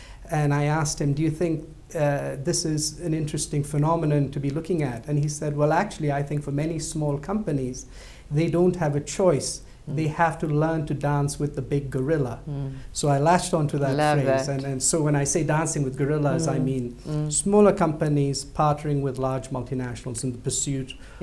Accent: India; also born or lived in United Kingdom; now in China; I'm originally from India. I spent the majority of my adult life in the UK, and now I live in China

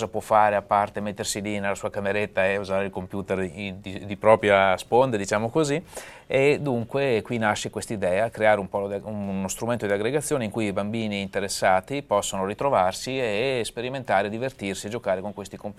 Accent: Ravenna, Emilia-Romagna, Italy; nelle piccole città, come nel mio caso io vengo da Ravenna

